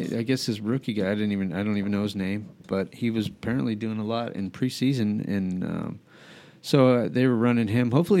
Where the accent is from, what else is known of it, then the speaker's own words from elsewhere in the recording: New Mexico, United States; Well, I grew up in New Mexico, so I mean, it literally was the team for everybody that didn't really have a team at the time.